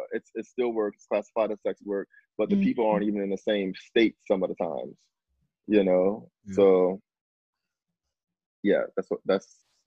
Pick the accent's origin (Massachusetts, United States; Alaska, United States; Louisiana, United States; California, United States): Louisiana, United States; New Orleans; I grew up in Abigail Projects. I saw it all the time. Like I went to high school with girls who did sex work, who were dancers, you know, and like growing up in New Orleans in the '90s